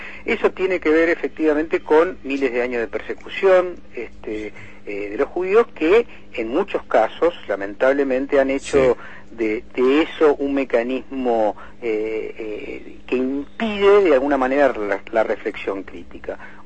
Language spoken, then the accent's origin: Spanish; Argentina; nosotros, como argentinos judíos, también lo condenamos